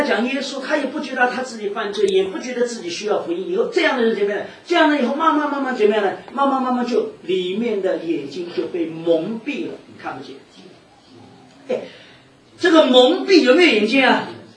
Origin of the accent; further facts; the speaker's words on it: China; 那个 mind， 我中国人讲就良心，